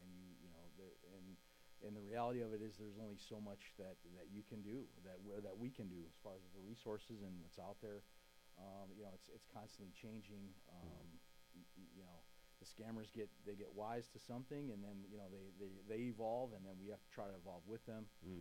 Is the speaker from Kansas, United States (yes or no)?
no; Racine, Wisconsin, United States; I am from Racine, born and raised in Racine.